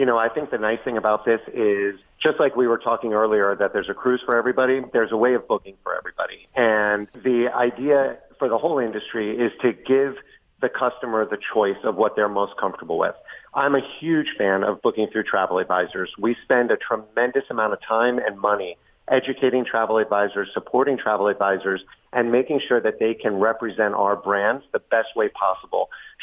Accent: Miami, Florida, United States; I was born and raised in Miami. I went away to school in Connecticut for college.

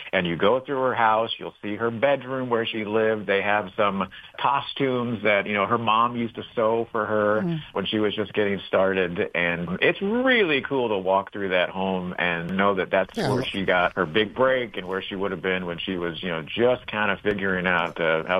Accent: St. Louis, Missouri, United States; Chester, Illinois is only about an hour away from my hometown of St. Louis.

